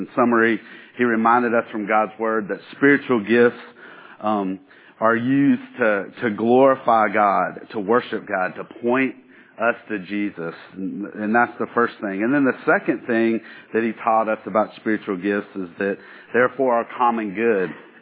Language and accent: English; the South, United States; I've experienced growing up in the South and being in a bunch of different churches and visiting a bunch of different churches and even events, Christian events and activities through being a Christian for the last 27 years.